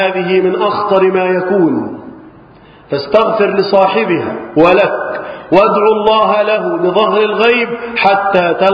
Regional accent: Egypt; احفظ بلدنا مصر من الفتن

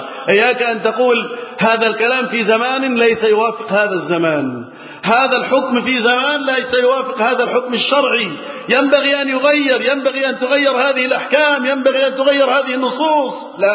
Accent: Egypt; اللهم احفظ بلدنا مصر وسائر بلاد المسلمين من الفتن.

